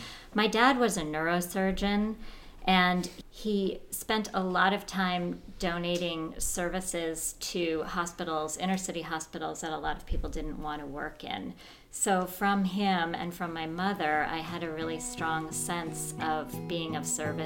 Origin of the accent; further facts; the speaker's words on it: New Jersey, United States; I grew up in the Protestant churches of northern New Jersey.